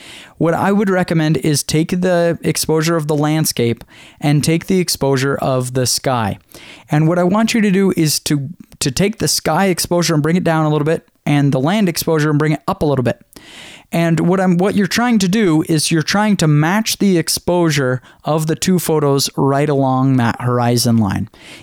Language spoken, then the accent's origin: English; Boise, Idaho, United States; I'm shooting a wedding on May 22nd and 23 in Boise, in my hometown